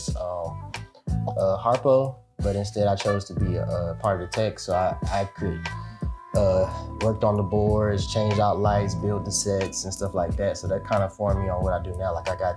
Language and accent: English; Brooklyn, New York, United States; I'm originally from New York, Brooklyn.